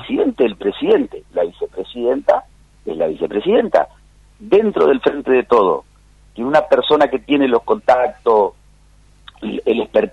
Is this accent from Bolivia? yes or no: no; Argentina; creo como argentino